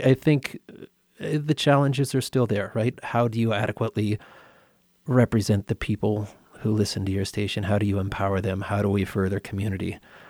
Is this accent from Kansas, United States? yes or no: no; Colorado, United States; now in Roaring Fork Valley, United States; We came from Southwest Colorado.